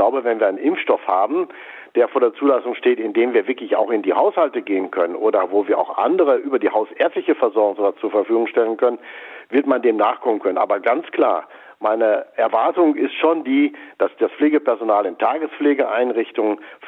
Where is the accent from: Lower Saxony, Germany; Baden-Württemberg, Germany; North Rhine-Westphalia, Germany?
North Rhine-Westphalia, Germany; Ich weiß zum Beispiel aus meiner Heimat in Nordrhein-Westfalen